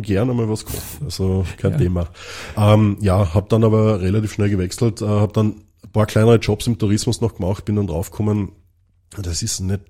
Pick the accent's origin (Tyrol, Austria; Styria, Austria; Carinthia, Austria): Carinthia, Austria; Magdalensberg; ich bin ursprünglich aus Kärnten, ich bin geboren und aufgewachsen in Klagenfurt, also eigentlich nicht genau in Klagenfurt, sondern ein bisschen außerhalb in der schönen Gemeinde Magdalensberg.